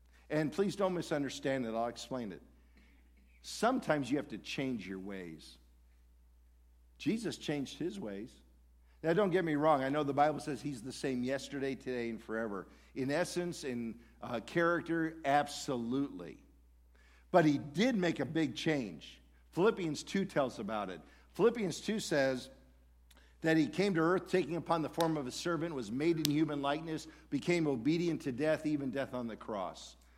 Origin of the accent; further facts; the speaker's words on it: Detroit, Michigan, United States; also born or lived in Europe; I grew up in the Detroit area, never went to church growing up. And a good family. My dad was an executive with Ford Motor Company. We actually lived over in Europe for about 5 or 6 years when I was a kid. Came back to the Detroit area.